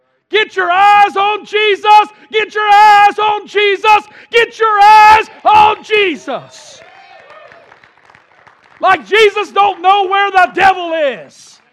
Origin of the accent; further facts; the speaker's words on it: Madison, Indiana, United States; I'm from Madison, Indiana. Population 14,700.